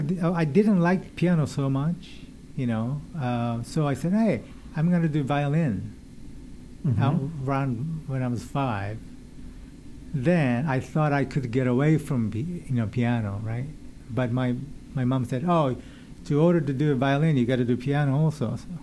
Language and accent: English; Japan; English is a second language; moved away as an adult; now in United States; My background? I am Japanese. I came from Japan like 1985, right after high school.